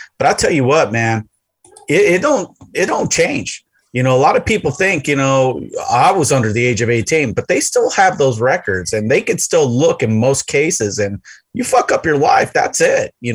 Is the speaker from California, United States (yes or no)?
yes; San Diego, California, United States; I grew up in San Diego as a little kid, and you know what they had?